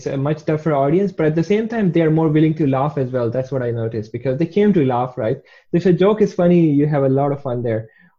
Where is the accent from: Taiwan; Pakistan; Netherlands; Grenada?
Pakistan; moved away as an adult; also born or lived in Wrocław, Poland; now in Dublin, Ireland; I'm from Pakistan. I grew up there, lived there for 24 years, moved to Poland in 2013. Lived there for 6.5 years in Wrocław, beautiful city, and now moved to Dublin, Ireland 1 year ago.